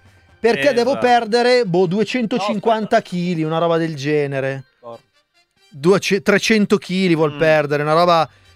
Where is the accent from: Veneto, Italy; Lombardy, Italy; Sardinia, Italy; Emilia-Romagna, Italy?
Lombardy, Italy; Cusano Milanino; io sono di Cusano